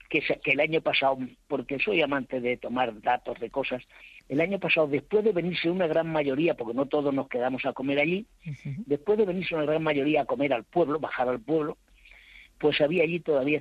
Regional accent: Hinojal, Extremadura, Spain; now in Getafe, Spain; yo soy de Hinojal, nacido.

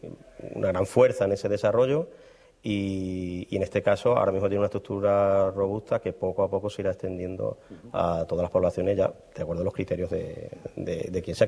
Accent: Zafra, Extremadura, Spain; los dos que somos de Zafra

